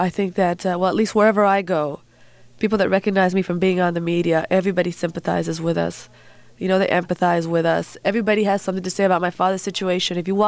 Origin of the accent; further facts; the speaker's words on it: United States; I, as an American, would not fight for my country or would not try to free my country if it was taken by Russia